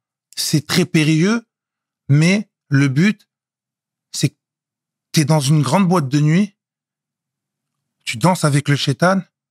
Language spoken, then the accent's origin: French; Bordeaux, Nouvelle-Aquitaine, France; also born or lived in Paris, France; je suis né à Bordeaux. Ouais. T'as capté? Maintenant, moi, depuis que je suis petit, je suis entre Bordeaux et Paris.